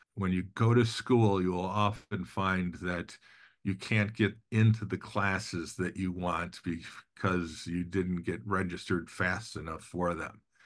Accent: Glenview, Illinois, United States; I grew up in Glenview, Illinois. Went to grade school and middle school and high school there.

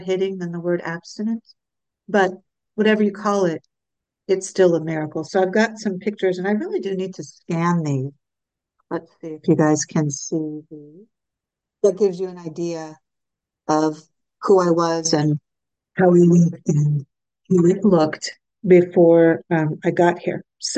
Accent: California, United States; now in Northern California, United States; I'm from Southern California right now. I live in Northern California.

